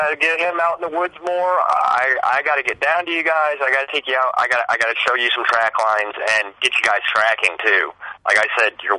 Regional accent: Florida, United States; now in Ohio, United States; I grew up in the Everglades, so it is kind of different.

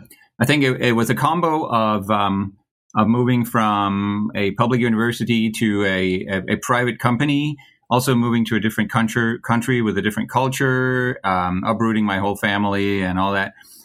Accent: Denmark; English is a second language; I'm a Dane. I grew up in Denmark.

